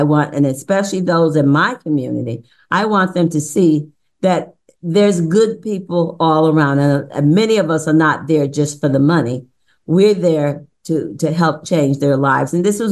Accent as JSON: {"language": "English", "town": "Paterson", "region": "New Jersey", "country": "United States", "tie": "born or raised there", "said": "In New Jersey and Patterson, in my hometown, there's a large amount of crime."}